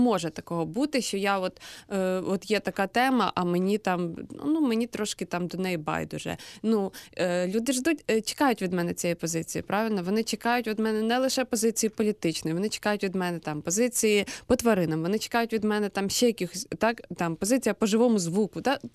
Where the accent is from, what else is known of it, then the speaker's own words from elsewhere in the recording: Zhytomyr, Zhytomyr Oblast, Ukraine; ключову роль, мабуть, зіграло те, що я із Житомира